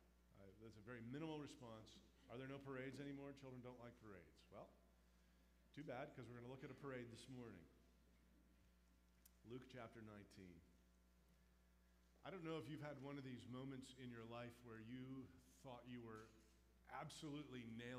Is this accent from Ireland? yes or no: no; Canada; as a Canadian, I grew up not really paying any attention to French lessons, let alone having zero exposure to Spanish.